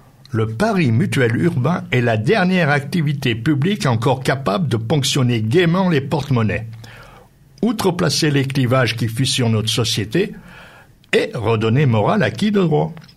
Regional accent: Bourgoin-Jallieu, Auvergne-Rhône-Alpes, France; born there; je suis né, moi aussi, à Bourgoin-Jallieu.

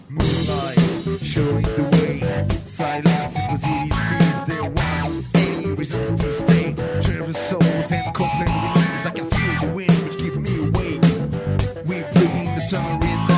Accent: Bourg-en-Bresse, Auvergne-Rhône-Alpes, France; on vient de Bourg-en-Bresse. C'est pas la grande aventure, mais ça dépayse un petit peu de venir dans votre belle région.

